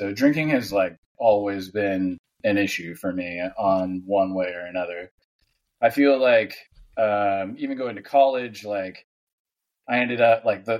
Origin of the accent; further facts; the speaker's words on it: Ventura, California, United States; now in Danville, United States; I live in Danville, California. I'm a California native. I grew up in Ventura, California, in SoCal. Went to Ventura High.